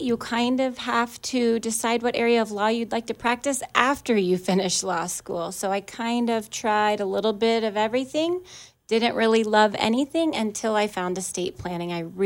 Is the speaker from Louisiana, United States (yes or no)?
no; Tulsa, Oklahoma, United States; Well, I consider myself a Montanan now, but I am originally from Oklahoma, and I went to law school in California.